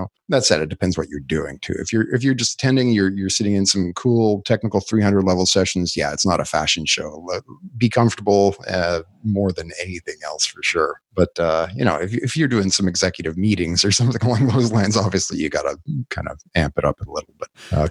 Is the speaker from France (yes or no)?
no; Canada; And I'm Canadian.